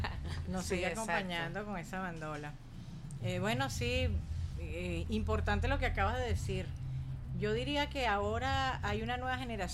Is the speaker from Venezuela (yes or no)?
yes; Venezuela; la bandola sigue avanzando en el tiempo y espacio de nosotros como venezolanos